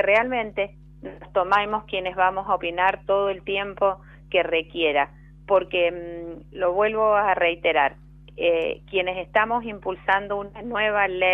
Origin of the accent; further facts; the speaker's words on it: Mendoza, Argentina; al menos dos senadores mendocinos nacionales, el senador Cornejo y la senadora Jury